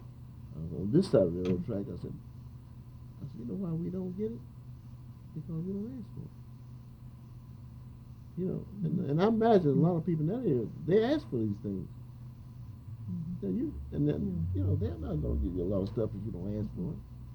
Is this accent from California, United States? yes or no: no; Fayetteville, North Carolina, United States; I'm from Fayetteville originally, down east.